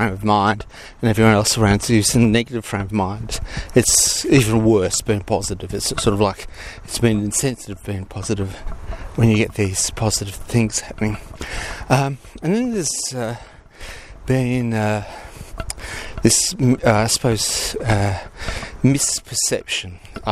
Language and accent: English; Australia; Of course, I'm just an Aussie bloke.